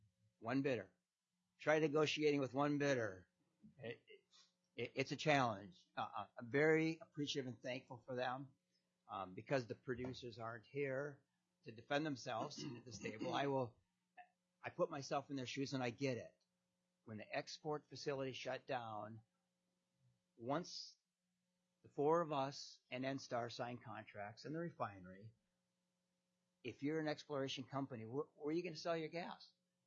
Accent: Midwest, United States; I grew up in the Midwest, and I love coal.

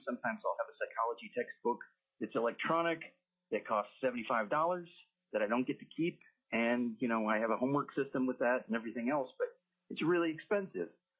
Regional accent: Anchorage, Alaska, United States; I'm from Anchorage.

